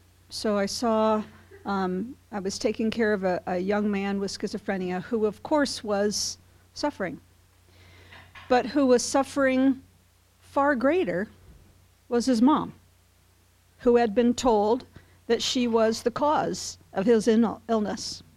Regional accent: Iowa, United States; But I grew up in Iowa, had a great experience in my family. I come from a large family.

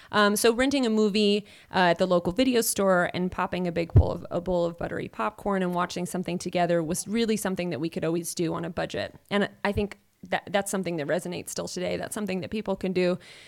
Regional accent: Winterset, Iowa, United States; born there; So I was born in Winterset, Iowa.

